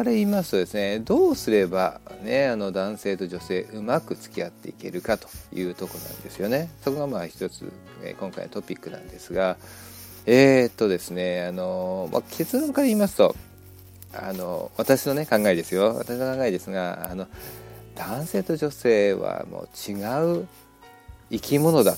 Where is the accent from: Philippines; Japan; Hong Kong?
Hong Kong; Japanese is a second language; moved away; もともとはやはりその香港中国で育ったっていうのがやっぱり残ってるんですよね。 まあ、言葉も当然ね、何でしょう、なんだ、カントニーズ、広東語と、はい、あとはマンダリンだから、北京語かな、もう両方分かりますしね。